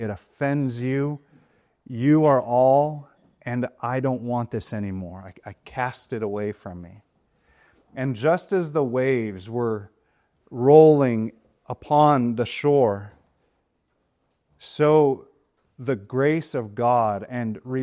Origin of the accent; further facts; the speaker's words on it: San Diego, California, United States; I grew up in San Diego, California, and when I was a young believer, a teenager